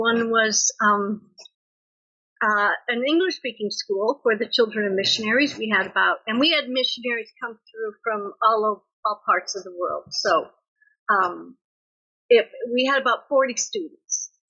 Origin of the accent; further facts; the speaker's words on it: United States; Yes, I am an American.